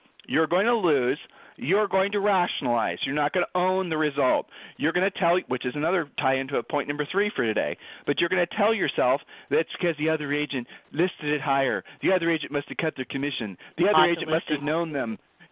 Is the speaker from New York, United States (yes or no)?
no; Columbus, Ohio, United States; Whereas we're from Columbus, Ohio, and everything there was nice and easy and predictable.